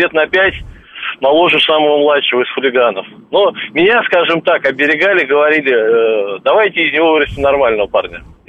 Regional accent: Moscow, Russia; Москва – это мой родной город, я живу здесь уже 7-й десяток.

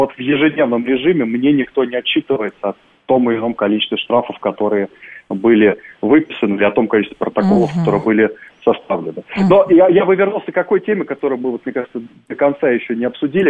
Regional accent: Moscow, Russia; как житель, как москвич

